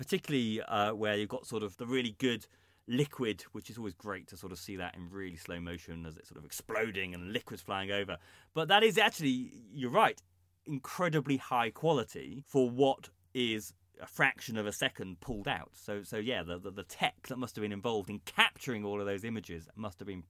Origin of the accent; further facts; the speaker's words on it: North West England, United Kingdom; I come from Cheshire. That's home of salt.